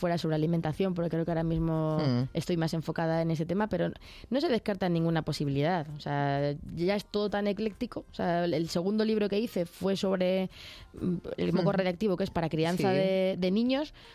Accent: Belmonte, Spain; iré a mi pueblo, Belmonte, que soy de allí y siempre hay que volver en Navidad

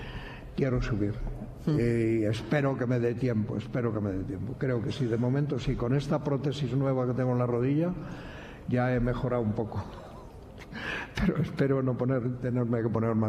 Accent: Madrid, Community of Madrid, Spain; also born or lived in Ávila; Yo nací en Ávila, aunque viví siempre en Madrid

